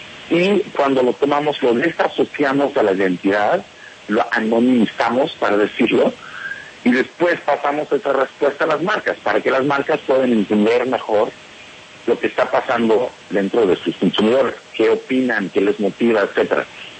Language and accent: Spanish; United States; Spanish is a second language; yo soy norteamericano, pero me encanta Colombia